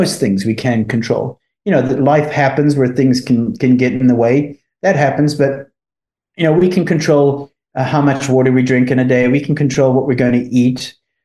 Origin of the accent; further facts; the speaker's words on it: South Africa; I was brought up in South Africa, so we have a bit of common, speak a bit of Afrikaans